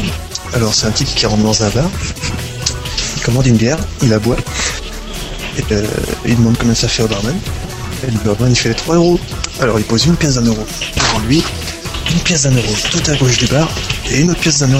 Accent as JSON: {"language": "French", "country": "France", "said": "Bon, alors, moi, je suis de France aussi"}